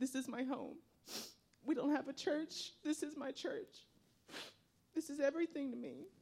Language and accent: English; Louisiana, United States; I'm from Louisiana.